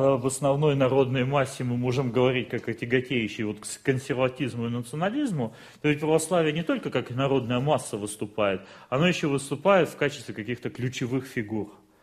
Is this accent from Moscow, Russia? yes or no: no; Barnaul, Altai Krai, Russia; В Барнауле есть брат, я сам из Барнаула